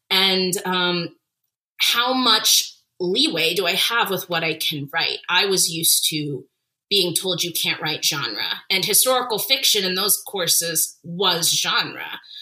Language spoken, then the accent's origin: English; Jacksonville, Florida, United States; now in Orlando, United States; I grew up in Jacksonville and came to Orlando all the time as a child.